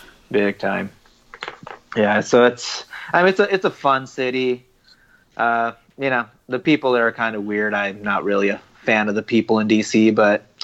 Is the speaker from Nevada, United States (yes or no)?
yes; Sparks, Nevada, United States; I grew up in Sparks, Nevada. Mm-hmm. You know, pretty typical, you know, Western town, American town.